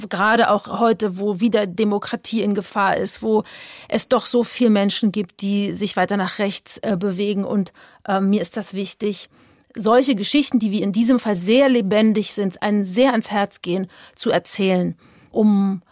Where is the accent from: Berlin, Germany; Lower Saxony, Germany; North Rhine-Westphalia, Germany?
Berlin, Germany; ich bin ja in Ostberlin groß geworden